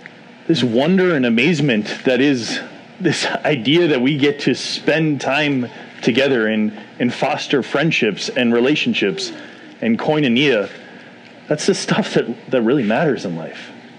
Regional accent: Boston, Massachusetts, United States; accent: Boston; And I grew up in Boston, Massachusetts. And so when Coach Cawthorn would yell at you, it would be the only time you'd slip into a Boston accent.

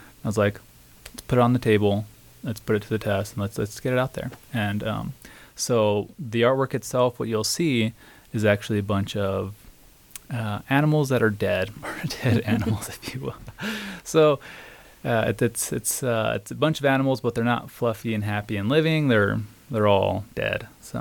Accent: Gallup, New Mexico, United States; I'm from Gallup, New Mexico.

